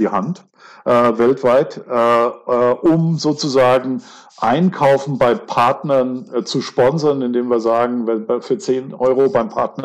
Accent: Kaiserslautern, Rhineland-Palatinate, Germany; born there; ich bin in der Stadt geboren, ja, und wenn du in der Stadt geboren bist

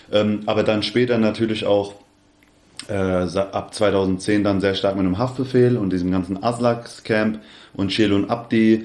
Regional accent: Hesse, Germany; accent: Hessian; Ich babbel ja auch hessisch oder kann hessisch babbeln, wenn ich das möchte.

